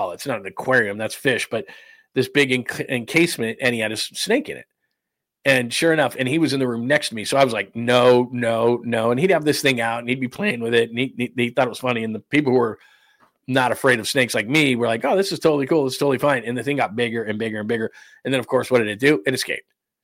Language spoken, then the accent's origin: English; California, United States; I grew up in Southern California, so when we would go out, we'd see snakes all the time.